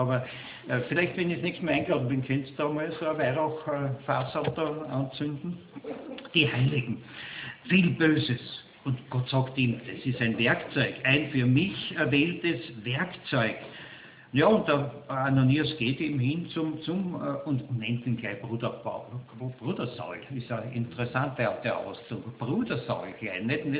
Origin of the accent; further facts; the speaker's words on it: Austria; Aber wenn wir jetzt als Österreicher ja, mit 5 Punkten Vorsprung führen in der Tabelle